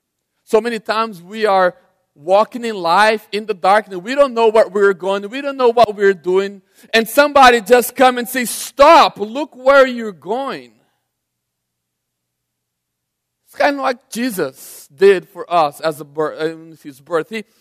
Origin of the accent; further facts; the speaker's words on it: Brazil; English is a second language; I grew up in Brazil, and the place I grew up was very underdeveloped.